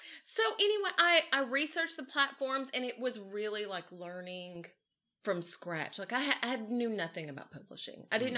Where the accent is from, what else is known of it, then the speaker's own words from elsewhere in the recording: Tennessee, United States; It's my hometown people in Tennessee. I went to the county fair, which is like the biggest thing that happens where I'm from, is the county fair.